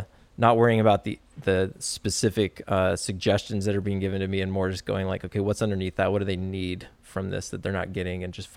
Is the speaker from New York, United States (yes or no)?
no; Oregon, United States; now in Los Angeles, United States; And then I go back to Oregon and like my hometown friends are just like playing music on the weekends